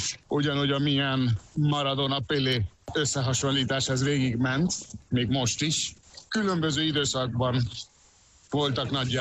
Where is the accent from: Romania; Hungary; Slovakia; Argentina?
Argentina; Én Argentinában születtem, szóval én argentin vagyok, és 42 éves vagyok, és mindig ítéltem Argentinában.